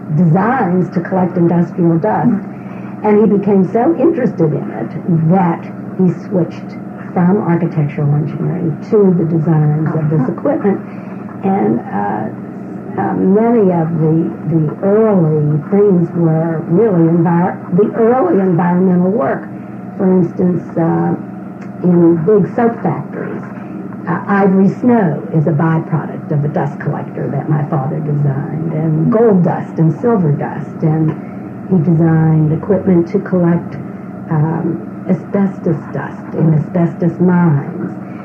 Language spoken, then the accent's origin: English; New York, United States; born there; also born or lived in Pittsburgh / Hagerstown; I was born in New York. My father was an engineer.